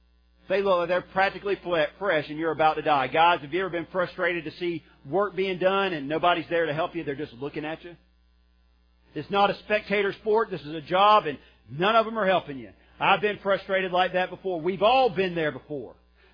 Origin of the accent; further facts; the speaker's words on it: Covington, Georgia, United States; Growing up in Covington, Georgia, I worked on the bus ministry